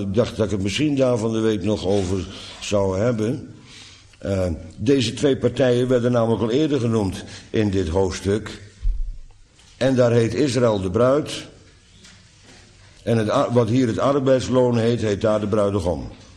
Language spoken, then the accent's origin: Dutch; Bodegraven, South Holland, Netherlands; ondanks dat ik uit Bodegraven kom